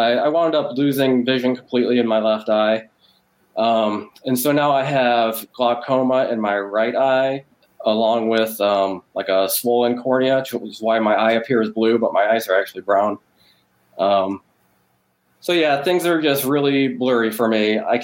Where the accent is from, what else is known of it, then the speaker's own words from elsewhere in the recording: St. Louis, Missouri, United States; I'm from St. Louis, Missouri. I'm 38 years old.